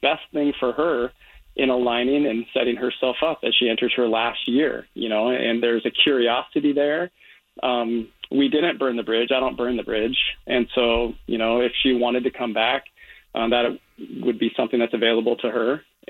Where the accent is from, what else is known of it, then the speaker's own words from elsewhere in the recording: Portland, Oregon, United States; And then I grew up in Portland.